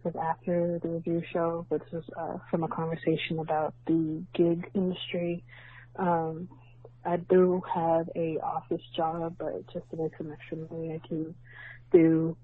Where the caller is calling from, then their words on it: Canada; I'm calling from Canada, so the structure is a little different here in terms of pay.